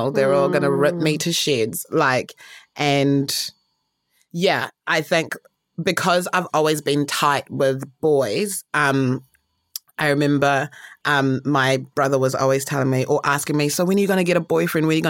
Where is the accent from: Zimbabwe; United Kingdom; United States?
Zimbabwe; Harare; born there; moved away; I was born in Zimbabwe, Harare, proud Zimbabwean.